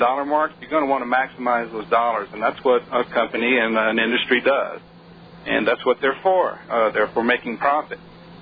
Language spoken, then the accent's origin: English; Louisiana, United States; I mean, I'm from Louisiana. I'm from the southeast. I grew up in the 50s and 60s when we had beautiful, pristine forests there. Now it's all pine tree plantations.